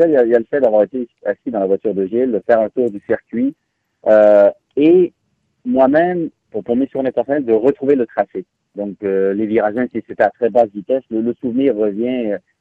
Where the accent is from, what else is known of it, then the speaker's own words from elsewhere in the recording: Quebec, Canada; accent: semi-Quebec; Ils ont entendu, c'est un semi-accent québécois